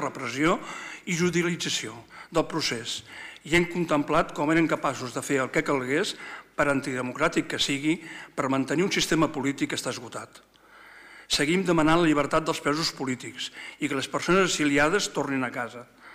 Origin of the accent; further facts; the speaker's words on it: L'Espluga de Francolí, Catalonia, Spain; haver estat el 8è alcalde de la democràcia del meu poble, del nostre poble, l'Espluga